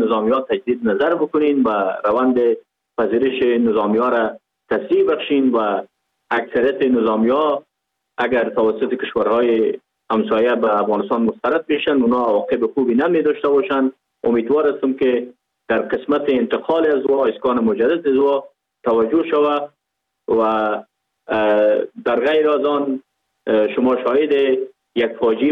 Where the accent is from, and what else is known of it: Pakistan; born or raised there